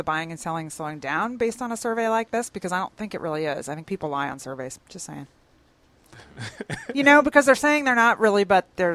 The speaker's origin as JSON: {"language": "English", "region": "Northeast", "country": "United States", "said": "I'm from the Northeast originally. We've talked about that before, too."}